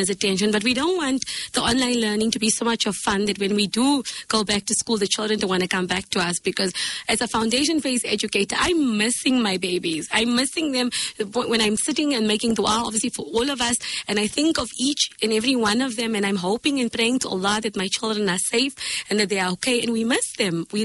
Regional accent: South Africa; You know, we are proudly South African, and we got this.

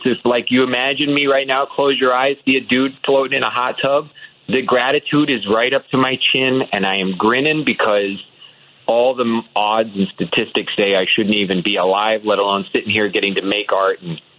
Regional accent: Midwest, United States; I grew up in the American Midwest in, you know, suburbia, predominantly white community

